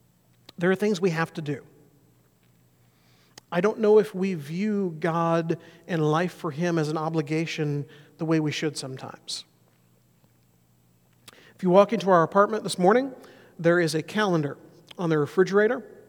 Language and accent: English; Mobile, Alabama, United States; I grew up in Mobile, Alabama. We were a 2.5-hour drive from New Orleans.